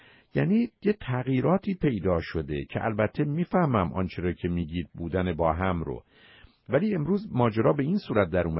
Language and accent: Persian; Iran; من و شما به عنوان یه ایرانی وقتی وارد امریکا میشیم